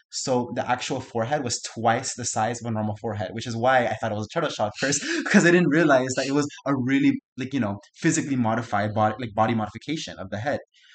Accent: Miami, Florida, United States; As I said, I was born and raised in Miami.

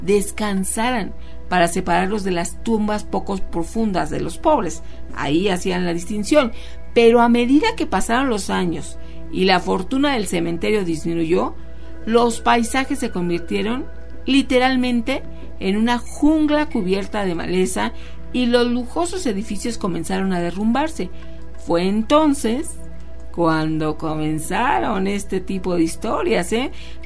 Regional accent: Silao, Guanajuato, Mexico; Soy de Silao, Guanajuato.

